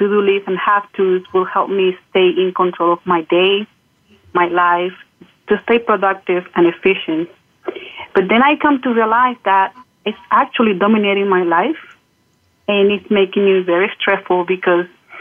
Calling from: Bloomfield, New Jersey, United States; I'm calling from Bloomfield, New Jersey.

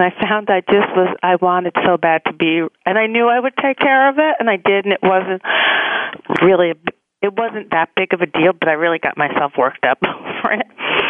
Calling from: New York City, New York, United States; I'm calling from New York City, downtown Manhattan.

